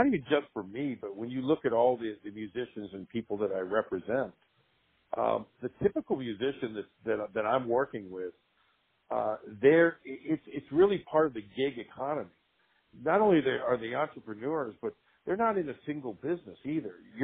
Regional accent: Houston, Texas, United States; now in Los Angeles, United States; And I grew up in Houston, Texas. I went to the high school for the performing and visual arts and played in every band

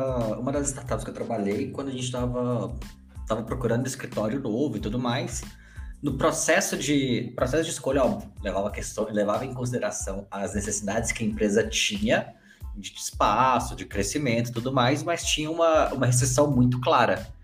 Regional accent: Ipatinga, Minas Gerais, Brazil; eu sou de cidade industrial, né? Eu sou de Ipatinga e tudo mais

